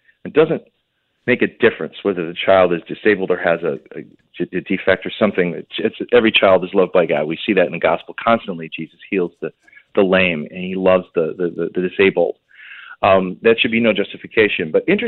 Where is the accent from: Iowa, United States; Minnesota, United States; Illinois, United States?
Illinois, United States; Other states, though, like my home state of Illinois, are moving in the other direction.